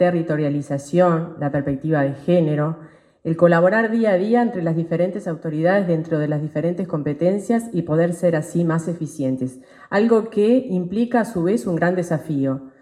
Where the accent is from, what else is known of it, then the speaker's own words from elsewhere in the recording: Carmelo, Colonia, Uruguay; En mi caso particular, que provengo del departamento de Colonia, de la zona de Carmelo y de productores familiares, de productores queseros artesanales.